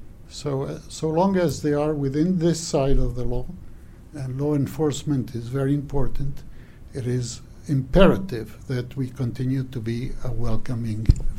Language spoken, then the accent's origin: English; Argentina; both my wife and I are immigrants. We've been here for several decades. I come from Argentina.